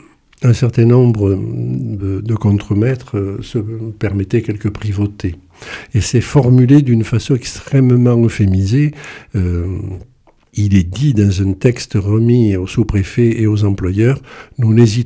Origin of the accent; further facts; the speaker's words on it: Decazeville, Occitanie, France; born there; Je suis né à Decazeville, et j'ai donc plongé, baigné dans tout ce qui concernait les luttes sociales.